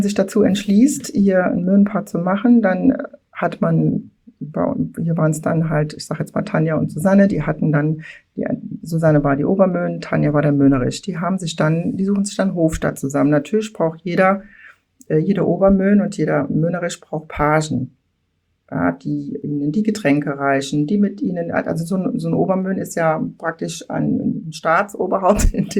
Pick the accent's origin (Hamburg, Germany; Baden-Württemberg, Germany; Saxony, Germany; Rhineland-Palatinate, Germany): Rhineland-Palatinate, Germany; Mülheim-Kärlich; born or raised there